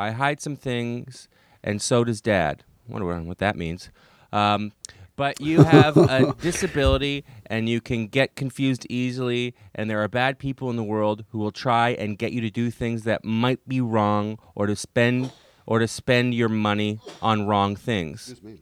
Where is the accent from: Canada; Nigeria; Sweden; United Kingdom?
Canada; now in United States; I'm an immigrant, and I'm new to America. I'm from Canada